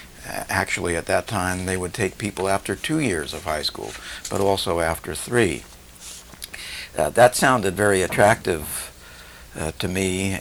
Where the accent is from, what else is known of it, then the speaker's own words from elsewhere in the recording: San Francisco, California, United States; I was born in San Francisco on December 10, 1931, and raised there until I went off to college.